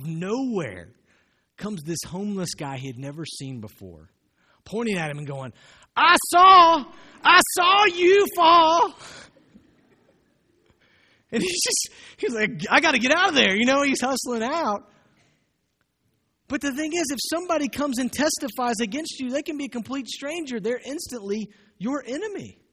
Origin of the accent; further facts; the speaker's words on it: the South, United States; That scares me growing up in the South because it is so close to my heart.